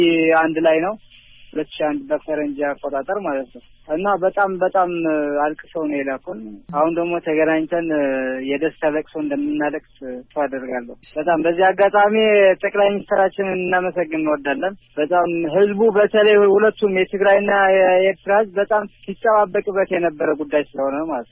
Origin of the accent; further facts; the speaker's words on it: Eritrea; now in Mekelle, Ethiopia; እኔ ኤርትራ ነው ተወልጄ ያደግኩት። ኢትዮጵያዊ ነኝ። ስራ 4 ዓመት በፊት ነው ከዛ የመጣሁት